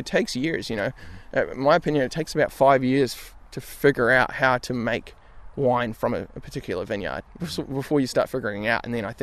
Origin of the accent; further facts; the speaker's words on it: New Zealand; I was actually living in Australia at the time. I'm a Kiwi originally, but I was working and living in Australia.